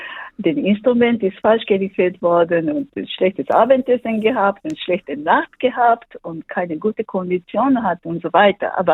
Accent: Japan; German is a second language; moved away as an adult; now in Germany; Ich habe in Karlsruhe an der Musikhochschule studiert. Ich bin 1996 aus Japan gekommen

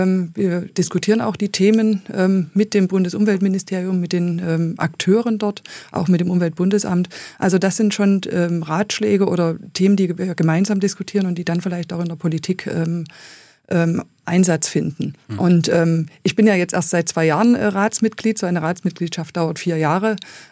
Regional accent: East Germany, Germany; Aber ich habe meine Kindheit in der DDR verbracht.

